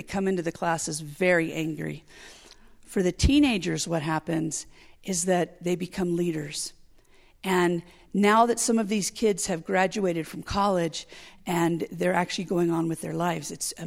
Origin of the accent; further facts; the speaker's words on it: United States; In addition to that, I'm American, so I'm sort of this oddball when I'm there